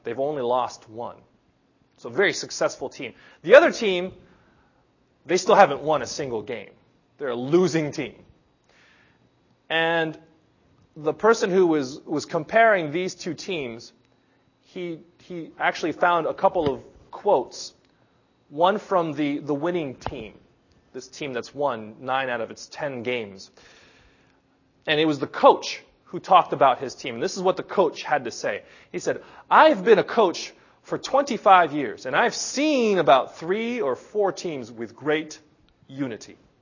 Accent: California, United States; I'm from Southern California, and it's actually desert land.

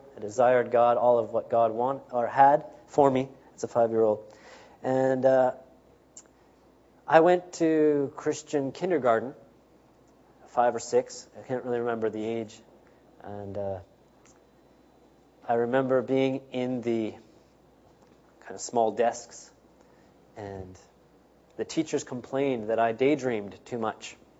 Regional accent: British Columbia, Canada; I'm from Canada, mainly BC, British Columbia. Small town, 5,000 people.

